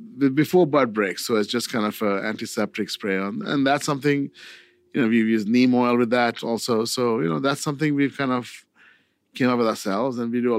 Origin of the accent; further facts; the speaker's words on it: India; I'm from India